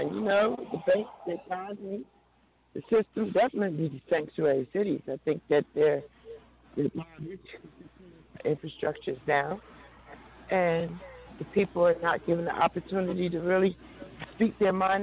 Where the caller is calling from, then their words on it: New Jersey, United States; I'm calling from New Jersey.